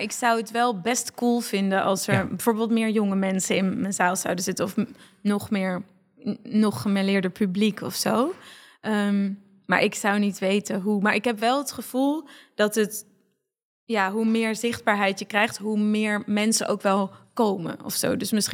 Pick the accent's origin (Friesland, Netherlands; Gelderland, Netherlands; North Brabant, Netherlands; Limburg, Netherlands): Friesland, Netherlands; Oudkerk; Ik kom zelf ook uit Friesland. Uit Oudtjerk, een dorpje in Friesland.